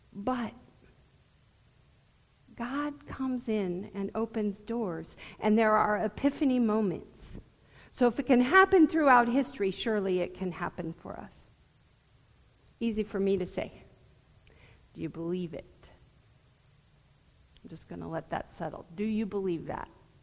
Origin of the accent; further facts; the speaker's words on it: Berkeley, California, United States; I was raised a certain way, therefore I'm going to behave a certain way. I'm from Berkeley.